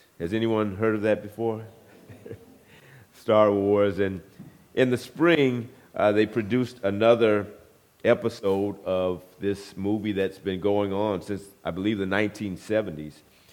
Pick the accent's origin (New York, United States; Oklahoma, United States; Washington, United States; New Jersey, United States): New York, United States; Brooklyn; I am from Brooklyn, New York.